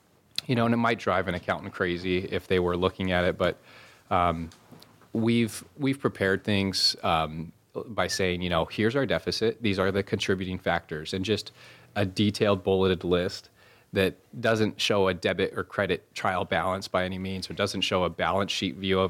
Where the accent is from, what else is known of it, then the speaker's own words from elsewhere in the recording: Kodiak Island, Alaska, United States; My wife and I came over from Kodiak Island, where both of us kind of grew up